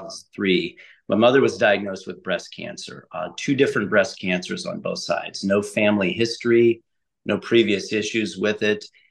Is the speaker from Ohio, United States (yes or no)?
yes; Ohio, United States; So my story is, I grew up in Northeast Ohio in the United States, and I did several different jobs, a few things here and there. And I ended up coming to Southern Ohio